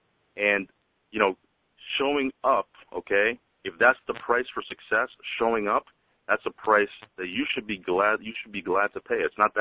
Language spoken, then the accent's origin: English; New York, United States; I'm from New York. We like to give straight talk.